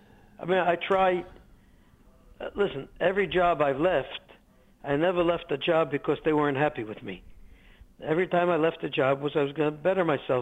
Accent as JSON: {"language": "English", "town": "New York City", "region": "New York", "country": "United States", "tie": "born or raised there", "also_born_or_lived": "Germany", "said": "I was born in a DP camp in Germany, Fernwald, after the war. And I was raised in Brooklyn, New York, Brownsville, actually."}